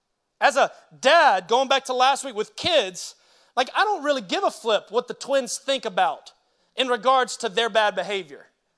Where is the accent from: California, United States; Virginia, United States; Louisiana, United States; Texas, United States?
Louisiana, United States; New Orleans; I grew up in New Orleans, but we were always on the road because my dad was a revival preacher.